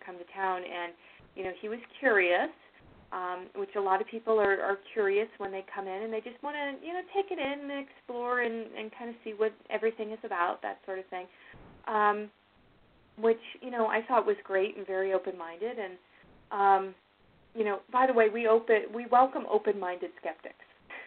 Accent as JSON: {"language": "English", "region": "Ohio", "country": "United States", "said": "I'm a transplant from Ohio, if you couldn't tell by my accent"}